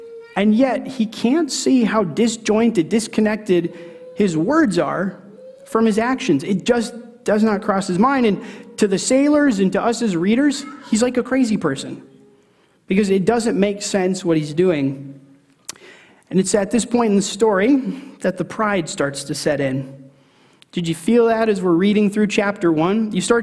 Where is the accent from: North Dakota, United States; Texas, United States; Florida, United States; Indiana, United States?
North Dakota, United States; And so I'm from North Dakota, and I made a lot of trips over to Minnesota, over to Wisconsin.